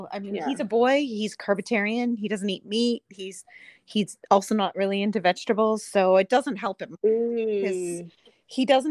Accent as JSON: {"language": "English", "region": "Wisconsin", "country": "United States", "said": "They complain when we're from Wisconsin, so there's good milk in Wisconsin"}